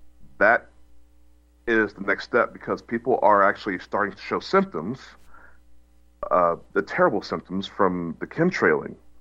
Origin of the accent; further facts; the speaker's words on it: Texas, United States; moved away; I'm originally a Texan, born in Texas. I lived there for quite some time before moving out of the country.